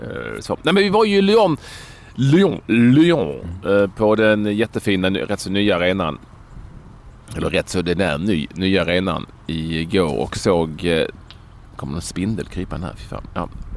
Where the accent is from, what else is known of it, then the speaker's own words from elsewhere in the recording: Sweden; Trots att jag är svensk.